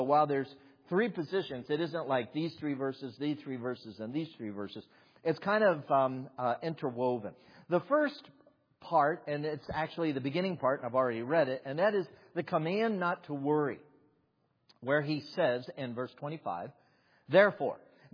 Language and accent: English; Dayton, Ohio, United States; And then when you know that they bought a house on Wilfred Avenue, where I grew up in Dayton, Ohio, it was given to flooding.